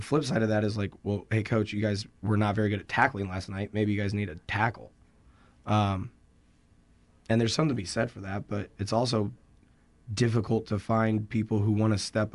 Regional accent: Jimtown, Indiana, United States; And, you know, I come from Jimtown. We were the same kind of beneficiary. Like, we bordered Penn and Elkhart Memorial, and we had kids that would transfer from Memorial.

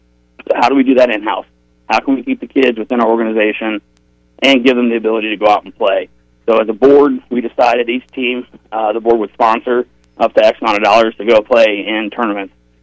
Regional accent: Dayton, Ohio, United States; growing up in the Dayton, Ohio area and playing on a rather large rec league

